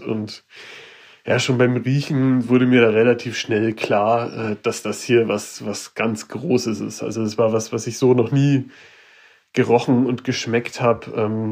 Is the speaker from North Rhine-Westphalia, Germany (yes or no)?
no; Bavaria, Germany; ich komme aus Oberfranken, bin dort aufgewachsen und halt auch genau in einem dieser Landstriche, wo wirklich in jedem Dorf eine Brauerei steht. Und da bin ich natürlich mit einer großen Vielfalt aufgewachsen.